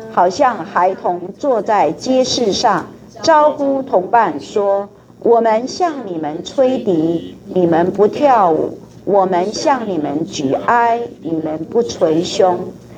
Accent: China; 我们中国人从中国字听说，神又说我们要努力呀

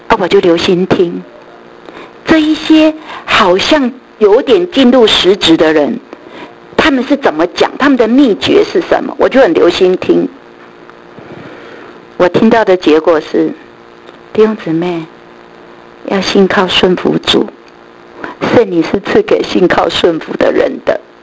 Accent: China; 有点我们中国人讲的势如破竹

